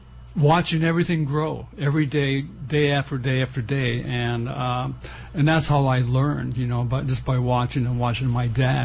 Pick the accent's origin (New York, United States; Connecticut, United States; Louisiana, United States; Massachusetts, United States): Massachusetts, United States; And I should go back to when I was born, and I grew up in Massachusetts